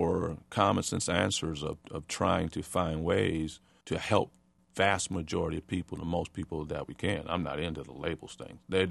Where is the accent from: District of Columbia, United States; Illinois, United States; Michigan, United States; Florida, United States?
Michigan, United States; Detroit; I'm from Detroit. I've served in Detroit